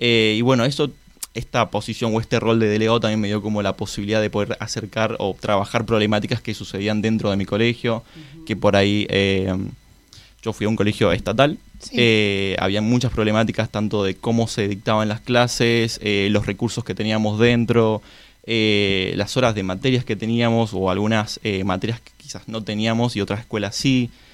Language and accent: Spanish; Mendoza, Argentina; soy de la provincia de Mendoza, nací en Mendoza capital, vivo en Luján de Cuyo, no sé si conocen, pero bueno, nada, es un lindo lugar. Yo hace un año y medio que vivo acá en Cava, soy estudiante de Derecho, tengo 20 años